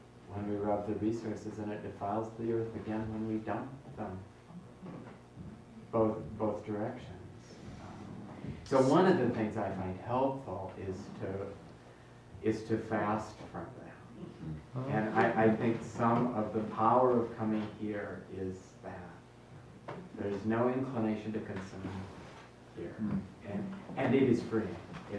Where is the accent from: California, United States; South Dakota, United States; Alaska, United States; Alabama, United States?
South Dakota, United States; Well, I'm from South Dakota, and he's from Indiana.